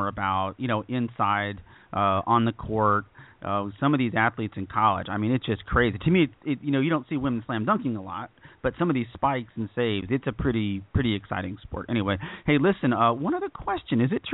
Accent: Texas, United States; And I'm a Texan. I was born here. I'm exactly the kind of Texan that drives everybody crazy, that thinks Texas is better and the best at everything.

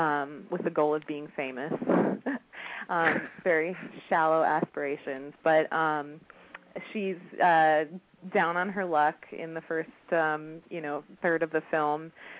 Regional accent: Iowa, United States; I come from Iowa

